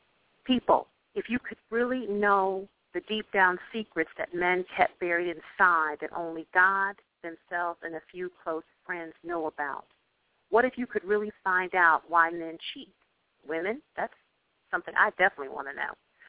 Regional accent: Akron, Ohio, United States; born and raised in Akron, Ohio. Many of you have heard that state before.

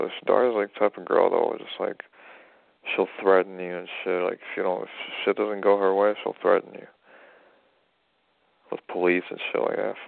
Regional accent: United States; first language en; I'm an American. I got Russian roots. Like, I'm American Russian

